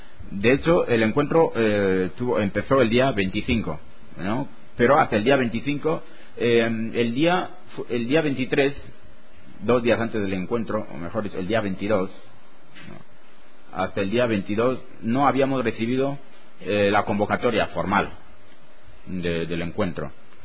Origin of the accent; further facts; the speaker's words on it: Mbini, Litoral, Equatorial Guinea; porque yo soy natural de Mbini